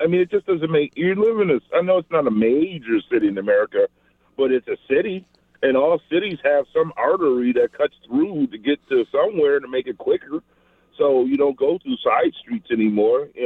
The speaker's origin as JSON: {"language": "English", "country": "United States", "tie": "born or raised there", "said": "So I grew up on the Olympic area, so we used the 33 growing up all my life, 198."}